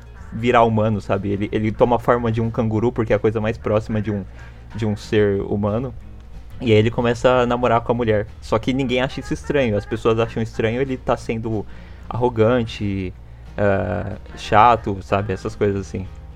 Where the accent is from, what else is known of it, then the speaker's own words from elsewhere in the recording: São Paulo, Brazil; 24 anos. É, quase 25, se você considerar que eu faço aniversário já no mês que vem, que é em abril. É, eu sou de São Paulo e estudo numa faculdade bem longe de casa.